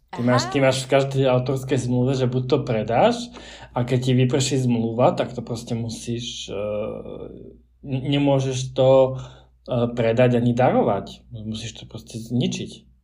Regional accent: Košice, Košice Region, Slovakia; Ja si pamätám svoju knižnicu doma na Silisku v Košiciach

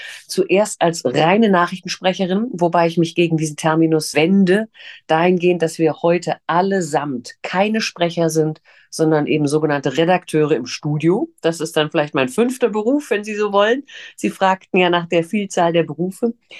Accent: Mainz, Rhineland-Palatinate, Germany; also born or lived in Berlin / Hannover / Fulda / Stuttgart; Ich bin also in Berlin geboren, habe dann aber in Hannover, Fulda, Stuttgart und dann eben schon lange Zeit in Mainz gelebt, wo ich eben auch 1984 Abitur gemacht habe.

